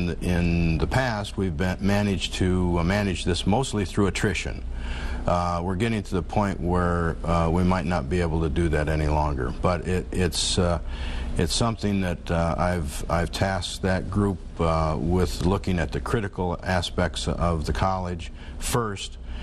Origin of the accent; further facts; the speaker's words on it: Michigan, United States; I come from Michigan, and there we're all about efficiency and effectiveness.